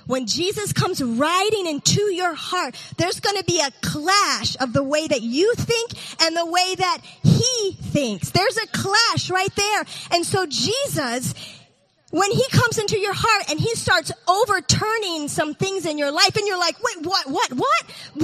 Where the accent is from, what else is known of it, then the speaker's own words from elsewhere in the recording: United States; Well, first of all, I'm an American, so I was the only white person for miles.